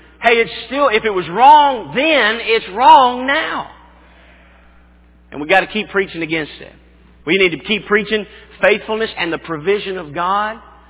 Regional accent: Tennessee, United States; I grew up in Tennessee. I loved it as a kid, getting up in the morning and sitting out on the porch.

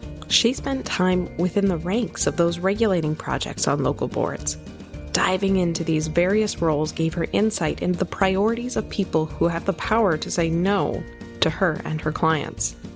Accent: South Dakota, United States; And you have taken flight and carved a new path for yourself in South Dakota, my home state.

